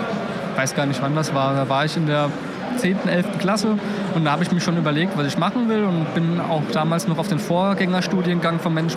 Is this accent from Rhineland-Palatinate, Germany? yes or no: yes; Mainz, Rhineland-Palatinate, Germany; born there; now in Potsdam, Germany; Also ich bin im Land Brandenburg. Ah. Und wohne in der Landeshauptstadt von Brandenburg, also in Potsdam. Bin aber eigentlich gebürtiger Mainzer.